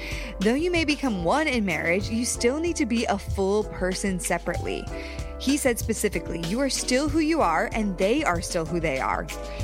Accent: Connecticut, United States; also born or lived in Texas / New York; now in Los Angeles, United States; I grew up in Connecticut, lived in Texas for the last 10 years. Well, my family's been in Texas for 10 years. Then I was in New York, now I'm in LA.

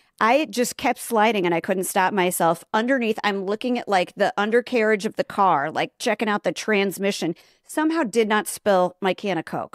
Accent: Midwest, United States; tornadoes are deep with us because we're from the Midwest. We grew up with those. We grew up with floods. We grew up with blizzards.

